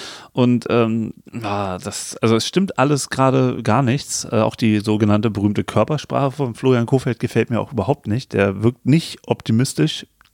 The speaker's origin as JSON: {"language": "German", "region": "Berlin", "country": "Germany", "said": "Ich bin Berliner"}